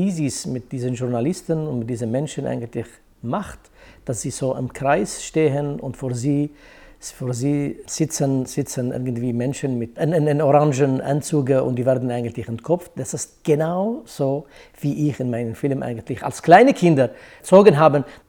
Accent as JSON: {"language": "German", "country": "Syria", "lives_now": "Switzerland", "said": "vielleicht andere Sorgen haben sie als wir, als ich, in meinem Heimatland, in Kurdistan oder in Syrien."}